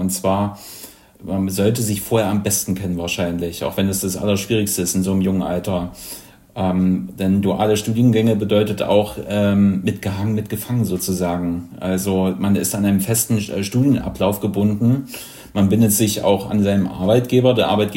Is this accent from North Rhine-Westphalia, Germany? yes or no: no; Halle, Saxony-Anhalt, Germany; von meiner Heimatstadt gucken muss, von Halle-Saale